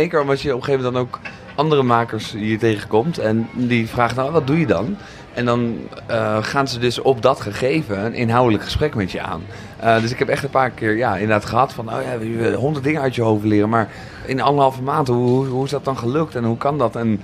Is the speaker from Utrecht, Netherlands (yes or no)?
no; Zoetermeer, South Holland, Netherlands; moved away as an adult; Ik ben opgegroeid in Zoetermeer.